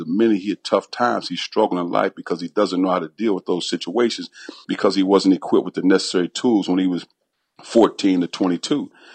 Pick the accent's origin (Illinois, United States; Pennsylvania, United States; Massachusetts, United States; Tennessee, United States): Illinois, United States; East St. Louis; when growing up in East St. Louis, we didn't have a lot of things, Coach.